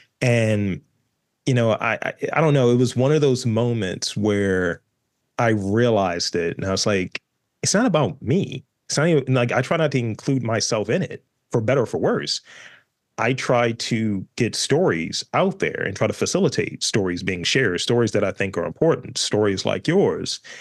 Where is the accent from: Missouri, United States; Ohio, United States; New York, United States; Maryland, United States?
Maryland, United States; Baltimore; And I was like, I'm from Baltimore. And I wear that with, like, you know, a stamp of approval.